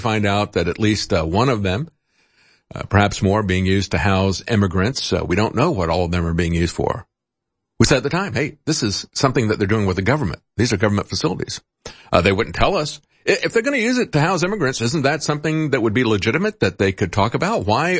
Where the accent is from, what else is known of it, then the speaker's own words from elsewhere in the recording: United States; just like it's a good thing for me as an American